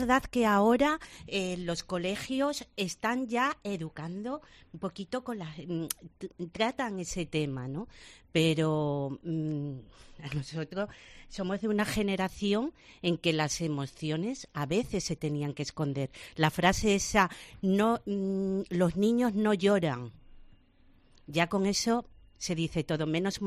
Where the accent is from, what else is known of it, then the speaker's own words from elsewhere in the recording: Asturias, Spain; now in Huelva, Spain; yo soy de un pueblecito pequeño de Asturias, mi infancia la pasé allí, y al resto yo soy, como digo, asturchoquera, ya soy yo más de Huelva, ¿no?